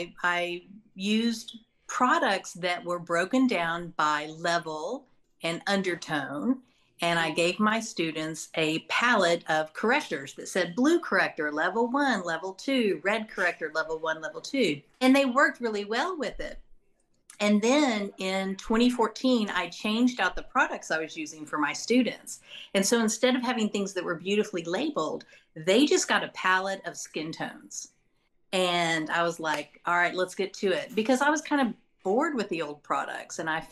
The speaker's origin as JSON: {"language": "English", "town": "Fort Worth", "region": "Texas", "country": "United States", "tie": "born or raised there", "said": "I grew up in Fort Worth and I moved to Dallas as soon as I could."}